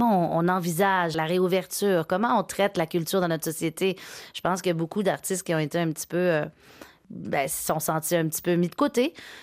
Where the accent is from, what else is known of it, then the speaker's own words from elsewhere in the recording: Quebec, Canada; 2h30 de Montréal, dans la rive sud de Québec. Puis à partir de 10 ans, j'étais en banlieue de Montréal.